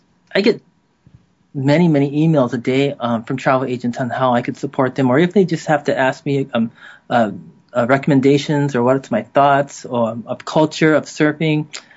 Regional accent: Lanai, Hawaii, United States; also born or lived in Los Angeles; I'm a local boy born on the island of Lanai. From Lanai, I lived a little bit in Los Angeles, and then

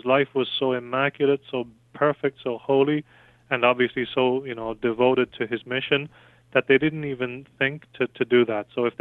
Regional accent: west of Ireland, Ireland; I'm from Ireland, west of Ireland, so I've seen

